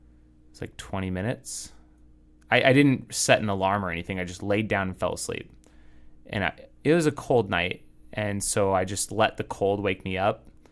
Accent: Phoenix, Arizona, United States; I'm like, I'm from Phoenix. I should be fine.

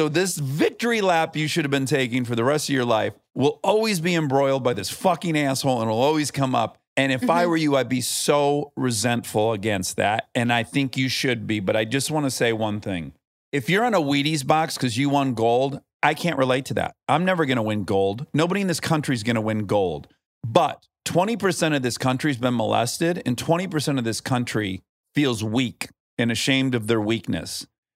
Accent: Detroit, Michigan, United States; You're from Boston. I'm from Detroit.

